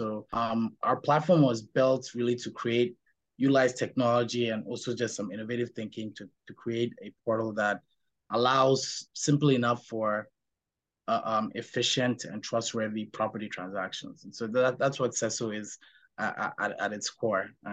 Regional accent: Ghana; moved away; also born or lived in Canada; I was born and raised in Ghana, but spent about a decade in Canada

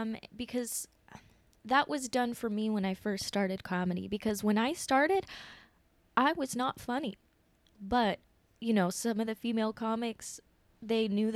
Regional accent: Vacaville, California, United States; I'm from Vacaville originally.

